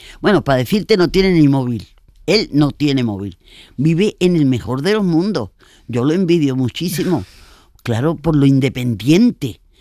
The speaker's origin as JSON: {"language": "Spanish", "town": "Seville", "region": "Andalusia", "country": "Spain", "said": "yo como soy sevillana"}